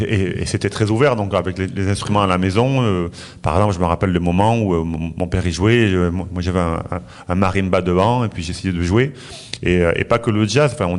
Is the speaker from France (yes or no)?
no; Madrid, Community of Madrid, Spain; also born or lived in Salamanca; Oui, je suis né à Salamanque. Après, on est allé vivre à Madrid, mais j'ai eu la chance d'avoir une famille de musiciens.